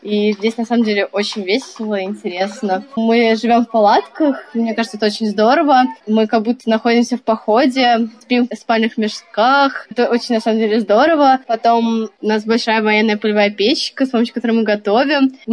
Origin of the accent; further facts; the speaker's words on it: Moscow, Russia; Я вообще из Москвы.